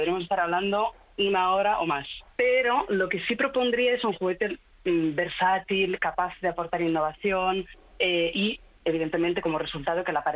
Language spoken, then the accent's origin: Spanish; Italy; También soy italiana, sí, la parte más interesante de todas.